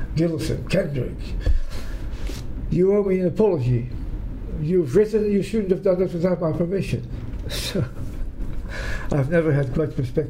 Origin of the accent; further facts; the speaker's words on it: New Zealand; And I came actually from New Zealand as a Dutch New Zealander.